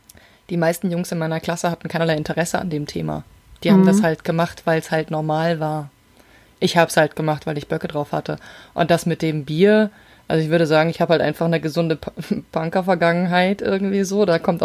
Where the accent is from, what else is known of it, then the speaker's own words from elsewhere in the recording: Hesse, Germany; Ich komme ja aus dem Rhein-Main-Gebiet